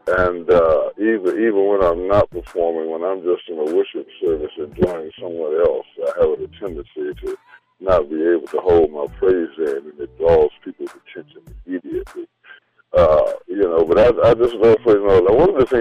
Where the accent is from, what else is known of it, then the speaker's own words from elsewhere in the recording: Dallas, Texas, United States; Well, like I said, I am homegrown from Dallas, Texas. I'm 52 years old.